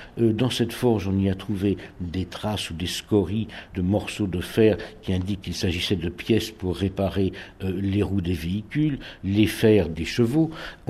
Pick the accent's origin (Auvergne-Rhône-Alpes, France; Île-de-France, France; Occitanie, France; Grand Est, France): Occitanie, France; Gallargues-le-Montueux; puisque je suis originaire de Galargue